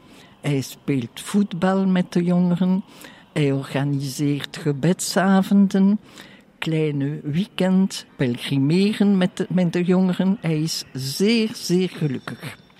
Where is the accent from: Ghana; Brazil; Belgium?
Belgium; Merksem, Flanders; born there; Ja, ik ben geboren in Merksem, provincie Antwerpen. Uit een gezin van 8 kinderen.